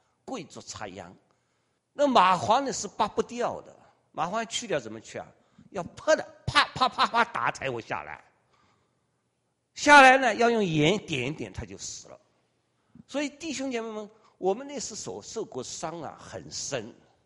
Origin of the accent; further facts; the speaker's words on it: Shanghai, China; 我在城里人，我在上海长大的小子，连厕所都不会上